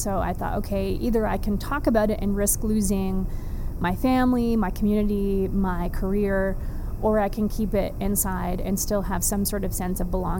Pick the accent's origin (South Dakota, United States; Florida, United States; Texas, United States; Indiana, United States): Texas, United States; I grew up mostly in Texas, in a suburb of Dallas